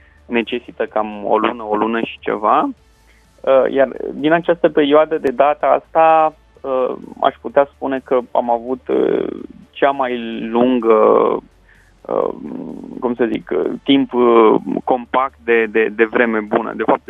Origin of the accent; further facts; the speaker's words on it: Cepari, Argeș, Romania; now in Bucharest, Romania; deși locuiesc în București, sunt de lângă Curtea de Argeș, de la poaza munților Făgăraș, din satul Cepari, de pe Valea Topologului.